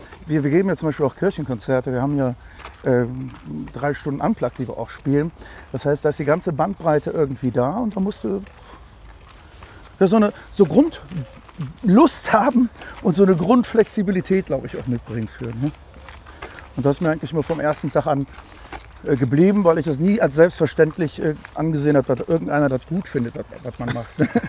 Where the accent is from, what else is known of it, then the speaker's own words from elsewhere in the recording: Leverkusen, North Rhine-Westphalia, Germany; born there; Geboren bin ich in Leverkusen tatsächlich.